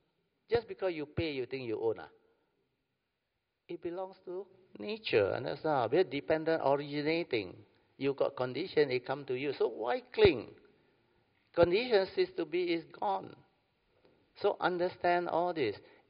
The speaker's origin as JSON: {"language": "English", "town": "Alor Setar", "region": "Kedah", "country": "Malaysia", "said": "I'm from Kedah one, Alor Star one."}